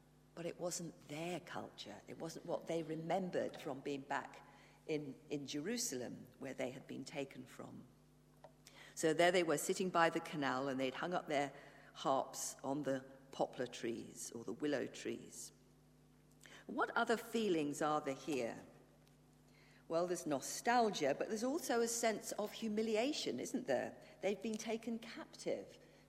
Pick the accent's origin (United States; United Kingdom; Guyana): United Kingdom; England; having got back here, I do begin to realize that I am English and I do appreciate English things